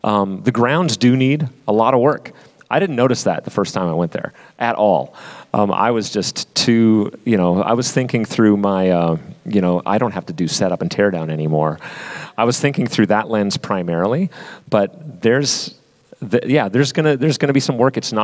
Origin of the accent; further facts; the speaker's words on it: Canada; because I'm so Canadian